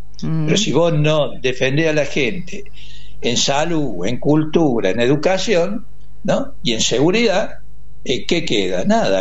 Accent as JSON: {"language": "Spanish", "region": "Córdoba", "country": "Argentina", "said": "Yo soy cordobés también, por supuesto."}